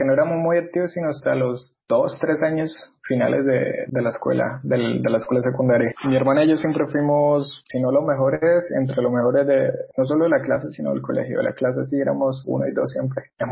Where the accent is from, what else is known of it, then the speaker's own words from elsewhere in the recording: Cota, Cundinamarca, Colombia; also born or lived in Bucaramanga; yo crecí en Cota. No en Bogotá, sino en Cota. Y claro, pues se me pegó el hablado, todo. Vuelvo a Bucaramanga unos años después y pues en el colegio éramos los rolos